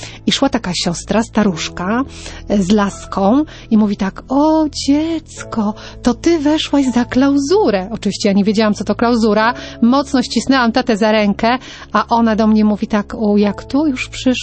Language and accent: Polish; Lesser Poland, Poland; blisko mojego rodzinnego miasta, blisko Nowego Sącza